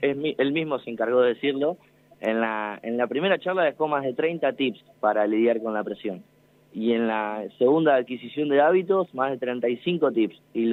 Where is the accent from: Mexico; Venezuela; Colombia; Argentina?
Argentina; Buenos Aires; now in Realicó, Argentina; Este es mi segundo año en Ralicó, yo soy de Buenos Aires.